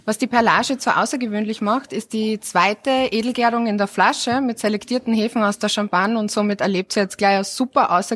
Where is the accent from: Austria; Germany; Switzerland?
Austria; Styria; accent: Styrian; Ja, ich komme aus der Steiermark, genau. Also ich bin eine Regensburgerin, ja. Selber aus einer Gastronomiefamilie